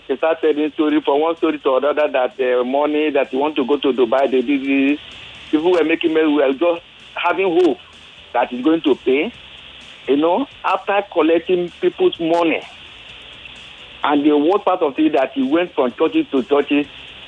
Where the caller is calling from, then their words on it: Ikorodu, Lagos, Nigeria; I'm calling from Ikorodu.